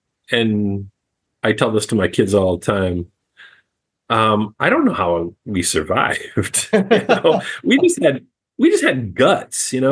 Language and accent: English; Michigan, United States; Michigan companies where I was from in order to connect with whoever was with this company and say, hey, I'm from Michigan too.